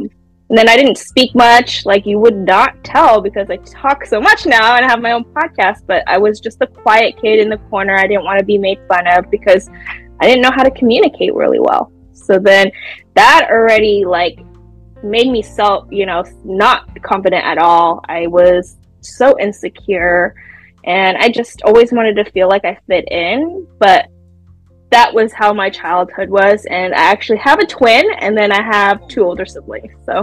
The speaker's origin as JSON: {"language": "English", "town": "San Jose", "region": "California", "country": "United States", "said": "I'm from San Jose, California, from the Bay Area."}